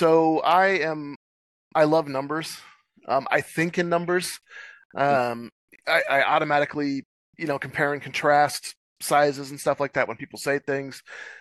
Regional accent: California, United States; I say I'm just Californian, so I use dude and guy a lot

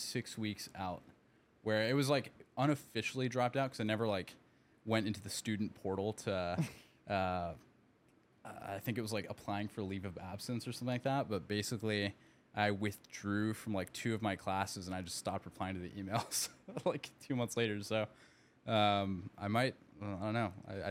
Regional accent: Gainesville, Florida, United States; also born or lived in Argentina; So I was born in Argentina. I was about a year old when we moved to the States. My dad had like gotten this offer from University of Florida

